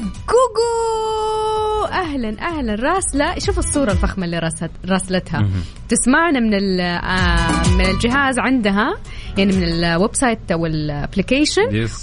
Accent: Saudi Arabia; كان لما كنت عايشة هناك في الغربة كنا نجتمع إحنا الجيران تمانس على أنا سعودية على مصريين،

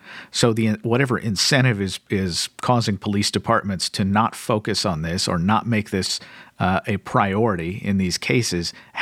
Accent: Kentucky, United States; This has been a problem both in my home state of Kentucky.

